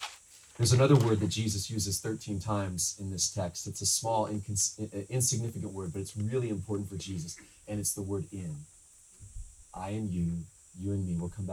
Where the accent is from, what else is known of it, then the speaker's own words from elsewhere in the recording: Texas, United States; But growing up in Texas, I had never surfed before.